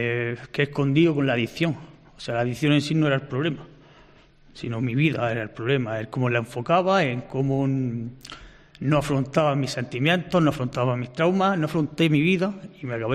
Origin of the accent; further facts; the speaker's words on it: Cañas, Andalusia, Spain; Soy de Cañas, un pueblecito de la Alpujarra.